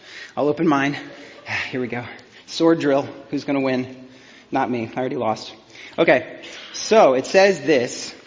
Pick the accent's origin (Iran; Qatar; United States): United States; Denver, Colorado; I'm from Denver, where the sun shines in January.